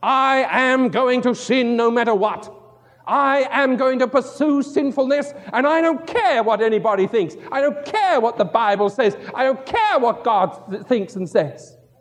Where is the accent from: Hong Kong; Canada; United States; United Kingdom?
United Kingdom; As a boy growing up in the Isle of Great Britain